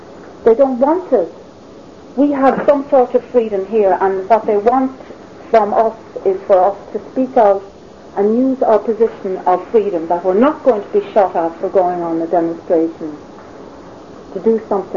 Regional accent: Ireland; I think it's very, very important that we as Irish people remember our roots, and that we have a huge responsibility coming from where we are, from our, as I say, our long history of oppression

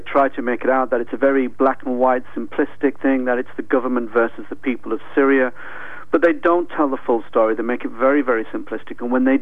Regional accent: Newcastle, North East England, United Kingdom; I'm from Newcastle, so I don't really know the area.

